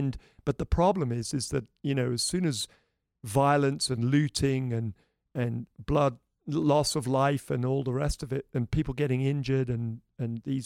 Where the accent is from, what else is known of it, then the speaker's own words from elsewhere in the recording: England, United Kingdom; now in United States; I mean, Kate and I find it staggering as English people, that when we came to America, British Canadians